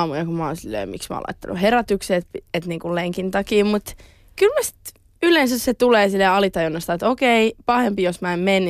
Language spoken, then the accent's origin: Finnish; Jyväskylä, Central Finland, Finland; musta tuntui, että mä tulin vähän Jyväskylästä silleen puskista